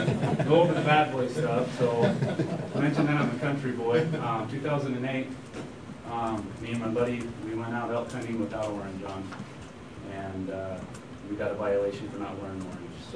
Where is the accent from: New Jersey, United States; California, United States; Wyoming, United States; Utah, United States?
Utah, United States; Manila; I grew up in Manila, ranching. I worked for my dad my whole life.